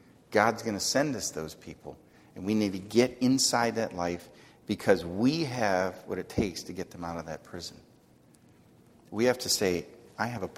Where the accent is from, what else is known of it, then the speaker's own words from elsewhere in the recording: Ohio, United States; born there; also born or lived in Indiana; She lived in Ohio. I was born in Ohio